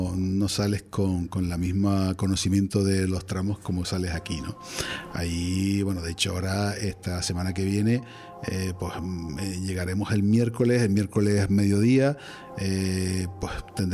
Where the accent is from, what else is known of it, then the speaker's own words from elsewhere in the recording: Güímar, Canary Islands, Spain; yo soy de Güímar